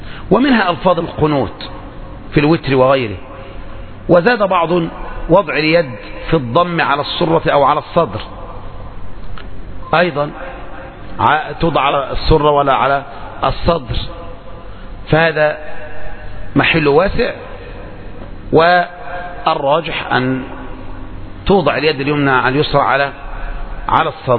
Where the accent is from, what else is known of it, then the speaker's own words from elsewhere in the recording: Egypt; يعني عند عوام الناس عندنا في مصر وإلا بقى أنت تروح المملكة